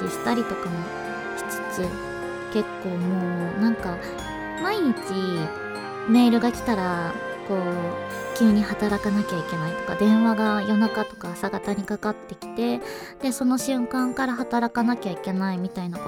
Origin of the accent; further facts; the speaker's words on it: Shikoku, Japan; まあ四国って基本海外なんで他のね乗り物で帰ろうとすると結構かかるから